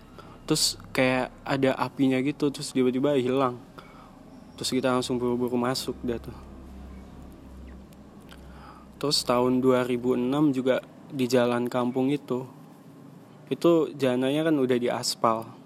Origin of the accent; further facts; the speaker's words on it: Central Java, Indonesia; now in Jakarta, Indonesia; Tepatnya kampung gue tuh di daerah perbatasan antara Magelang sama Temanggung.